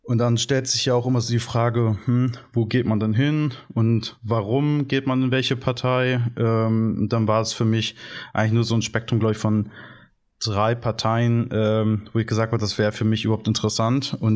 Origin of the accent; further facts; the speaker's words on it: Delmenhorst, Lower Saxony, Germany; Und ich komme selber aus der Region um Bremen, aus Delmenhorst